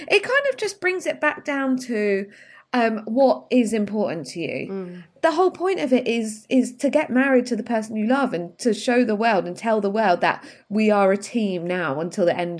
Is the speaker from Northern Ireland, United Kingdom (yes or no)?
no; London, United Kingdom; I'm a stylist from London.